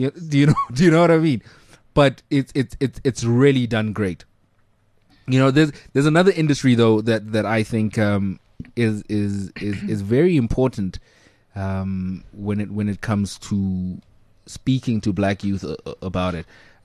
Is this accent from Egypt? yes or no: no; South Africa; especially being a South African boy, says to me, your dreams are valid.